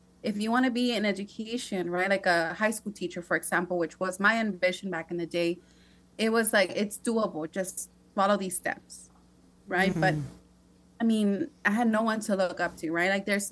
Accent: San Pedro, California, United States; also born or lived in Torrance; Because I remember when we lived in San Pedro, that was like our first apartment when I was born in Torrance, but we lived in San Pedro, right by the fish market. So for us, was like, you know, like, I grew up there, so I'm very proud of that.

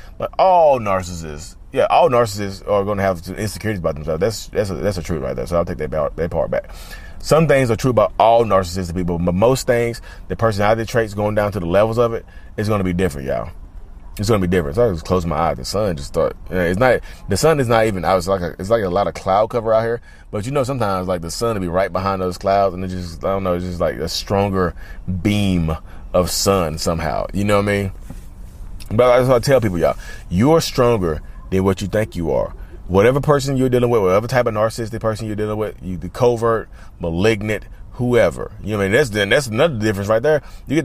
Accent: North Carolina, United States; in-person meetup coming in North Carolina, my home state.

